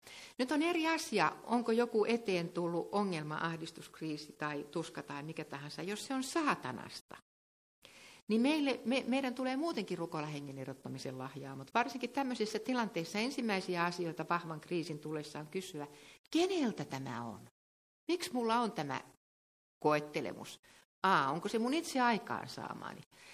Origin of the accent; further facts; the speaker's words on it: Ostrobothnia, Finland; Kyllä minä varsinkin kun mä oon Pohjanmaalta.